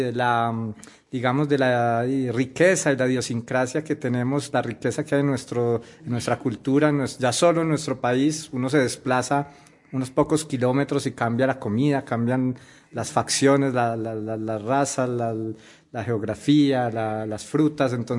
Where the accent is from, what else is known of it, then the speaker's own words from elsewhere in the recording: Colombia; tuve la fortuna de conocer nuestras raíces colombianas desde muy niño